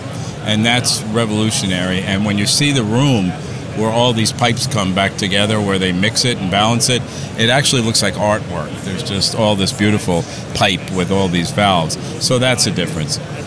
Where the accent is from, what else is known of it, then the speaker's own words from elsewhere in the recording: United States; and I, as an American, I had never seen that one.